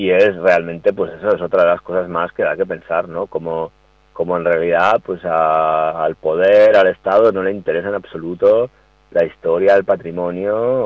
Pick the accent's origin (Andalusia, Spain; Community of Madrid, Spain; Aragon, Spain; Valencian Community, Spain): Aragon, Spain; Clamosa; en el caso de mi pueblo, por ejemplo, Clamosa, digamos, o sea, la selva es una casa que está aislada, ¿no?